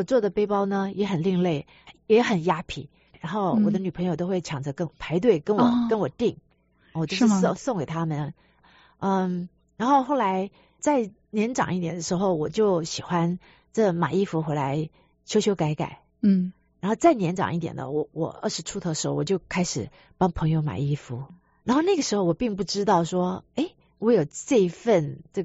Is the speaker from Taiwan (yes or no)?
yes; Taipei, Taiwan; moved away as an adult; 我是台湾出生长大的台北人，在台湾受了大学教育以后去了英国读书的。那我的毕业学校是在台湾其实很有名的国立台湾艺术大学。